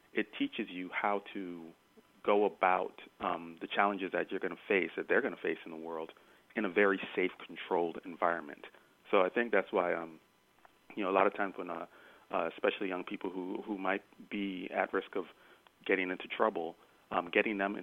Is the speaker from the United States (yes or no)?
yes; Miami, Florida, United States; I grew up in Miami, Florida